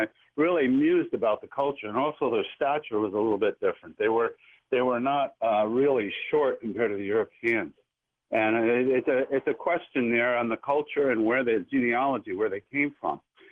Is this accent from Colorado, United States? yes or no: no; Hyde Park, New York, United States; now in Granite Bay, United States; I'm from California now, but I grew up in that mid-Hudson area. My father had a farm in Hyde Park, under 10, I lived on, and my grandparents had a hotel in Pine Plains.